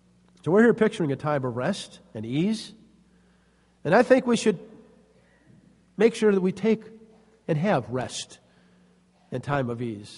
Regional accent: St. Louis, Missouri, United States; But I remember growing up in St. Louis, back when we played corkball. That was a big sport in St. Louis.

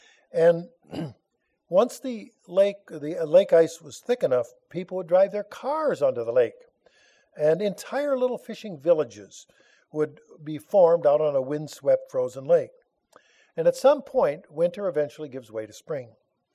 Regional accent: Minnesota, United States; especially in the northern states where I was raised in Minnesota

